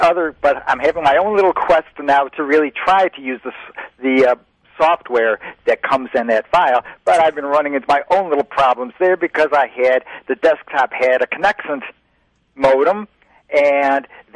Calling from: Greece, New York, United States; I'm calling from Greece, New York.

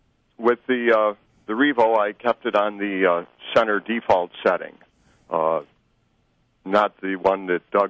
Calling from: Albion, New York, United States; I'm calling from wonderful Albion, New York.

